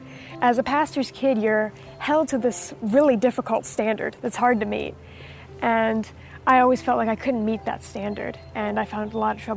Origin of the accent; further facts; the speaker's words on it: Warwick, Rhode Island, United States; Well, I grew up in Warwick, Rhode Island. Rhode Island has a lot of personality